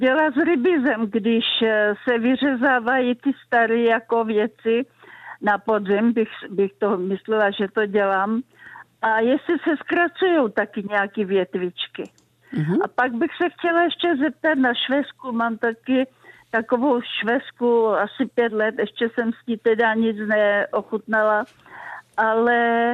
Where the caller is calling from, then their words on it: Vodňany, South Bohemian Region, Czechia; Jsem od Vodňan.